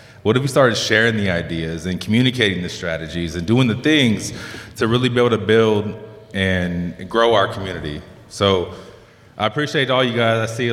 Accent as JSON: {"language": "English", "region": "California", "country": "United States", "lives_now": "Denver, United States", "said": "I'm originally from SoCal. I live in Denver now."}